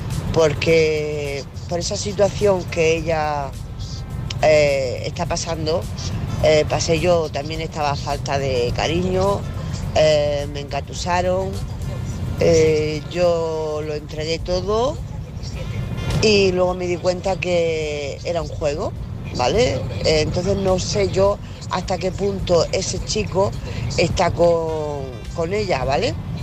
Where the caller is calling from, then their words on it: Murcia, Region of Murcia, Spain; de Murcia.